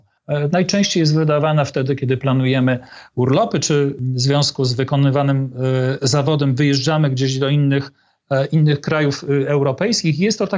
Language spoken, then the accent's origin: Polish; Kielce, Świętokrzyskie Voivodeship, Poland; w Świętokrzyskim Centrum Onkologii w Kielcach, skąd pochodzę